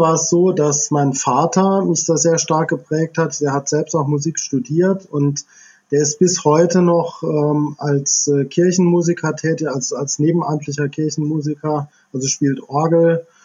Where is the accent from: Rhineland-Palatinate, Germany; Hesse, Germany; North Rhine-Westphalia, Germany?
Rhineland-Palatinate, Germany; Ja, also ich bin in der Nähe von Idar-Oberstein aufgewachsen. Also Kindheit und Jugend verbracht